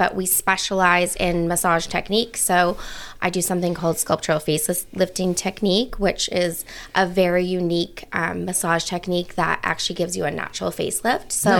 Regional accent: California, United States; now in Boise, United States; we were saving to buy something in California. Yes, we're from Cali.

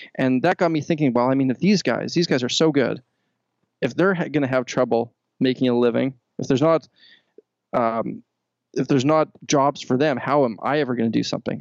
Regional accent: Winnipeg, Manitoba, Canada; growing up in Winnipeg

